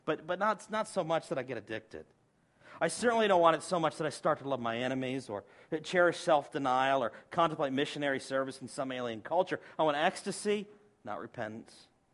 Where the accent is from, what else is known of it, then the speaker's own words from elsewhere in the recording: the South, United States; maybe it's because I'm from the South